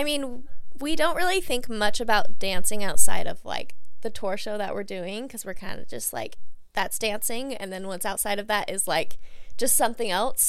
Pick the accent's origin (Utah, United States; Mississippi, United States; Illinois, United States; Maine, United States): Utah, United States; I mean, so I got to do a show in my hometown in Utah.